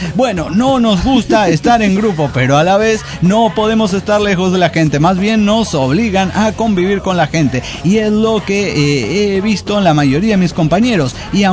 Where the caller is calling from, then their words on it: Carlos Pellegrini, Santa Fe, Argentina; hola, ¿cómo están, amigos? Soy el siestero de Carlos Pellegrini, Santa Fe, Argentina.